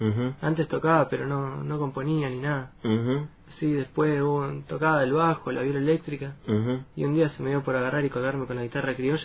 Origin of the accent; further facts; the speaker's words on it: Neuquén, Argentina; Sí, soy neuquino.